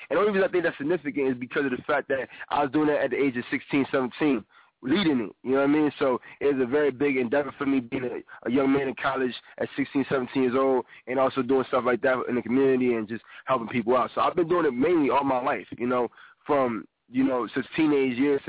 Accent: Atlantic City, New Jersey, United States; the first city we're starting with is my hometown, Atlantic City, New Jersey.

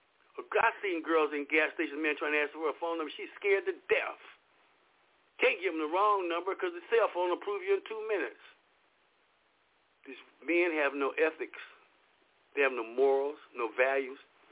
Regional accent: Los Angeles, California, United States; I was raised in Los Angeles in South Central L.A.

